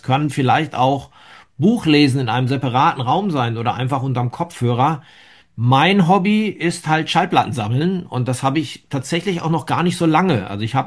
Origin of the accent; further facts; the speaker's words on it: Dortmund, North Rhine-Westphalia, Germany; born there; now in Frankfurt, Germany; mit meinem Umzug aus meiner Geburtsstadt Dortmund nach Frankfurt Anfang der 90er